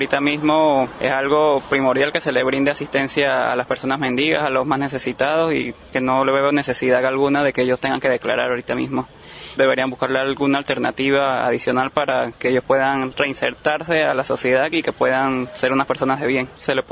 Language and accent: Spanish; Panama; En mi país, en Panamá